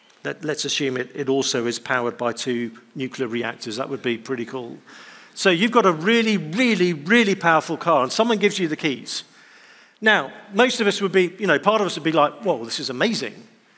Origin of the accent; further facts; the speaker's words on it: England, United Kingdom; And I say this as an Englishman who's still never held a gun in my life